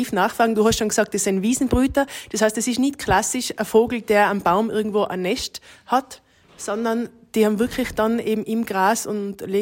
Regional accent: Tyrol, Austria; Dieses Wochenende das große Gauderfest in meiner Heimatregion im Zillertal.

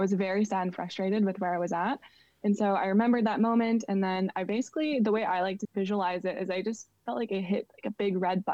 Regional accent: Wisconsin, United States; So I ended up, I grew up in Wisconsin and I was really passionate about basketball.

